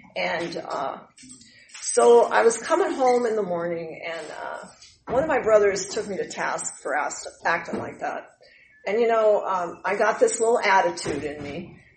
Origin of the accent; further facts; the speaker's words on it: Montana, United States; I grew up in Montana. We have reservations there.